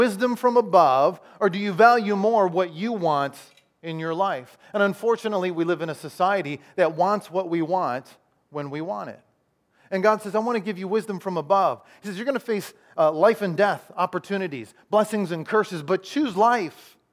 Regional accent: Clinton, Iowa, United States; Remember, I'm from Iowa, Clinton, Iowa. I'm in Honolulu

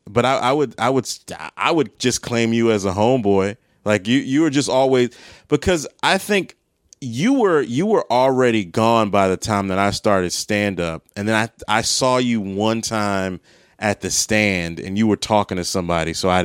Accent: District Heights, Maryland, United States; I grew up in District Heights, but I always thought it was Forestville.

